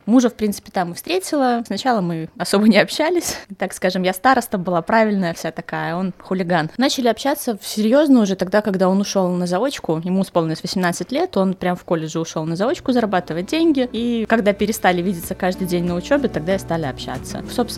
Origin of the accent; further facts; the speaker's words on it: Minsk, Belarus; Родилась я в Минске, всю жизнь, в принципе, с самого детства живу в Минске.